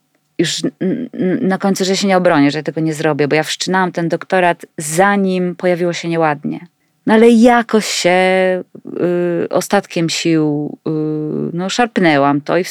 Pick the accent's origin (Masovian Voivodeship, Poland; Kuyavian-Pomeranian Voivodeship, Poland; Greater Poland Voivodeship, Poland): Greater Poland Voivodeship, Poland; Gniezno; Ja jestem z Gniezna, urodziłam się w Gnieźnie.